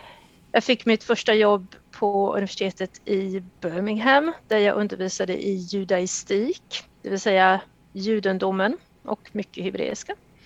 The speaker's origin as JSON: {"language": "Swedish", "town": "Norrköping", "region": "Östergötland", "country": "Sweden", "tie": "born or raised there", "moved": "as an adult", "said": "Jag är född och uppvuxen i Norrköping. Även om jag inte pratar typiskt norrköpingska så kan jag göra det om ni vill, men det är ingen vacker dialekt. Jag bodde i Norrköping tills jag tog studenten och sen flyttade jag utomlands."}